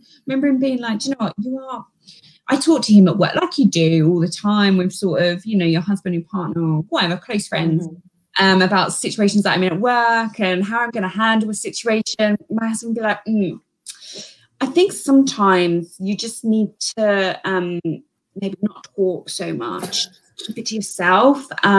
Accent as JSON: {"language": "English", "region": "East of England", "country": "United Kingdom", "said": "because I'm originally from Essex."}